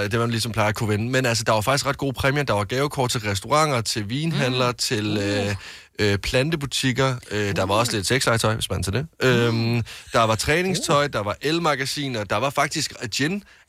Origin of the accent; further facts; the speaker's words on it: Jutland, Denmark; Jeg er jo fra Jylland.